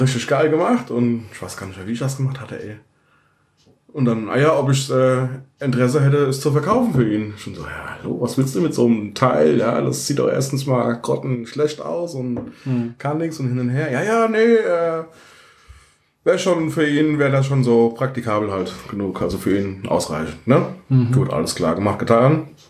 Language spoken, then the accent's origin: German; Heidesheim am Rhein, Rhineland-Palatinate, Germany; Ja, gebürtig aus der Nähe von Mainz. Aufgewachsen im wunderschönen Heidesheim am Rhein.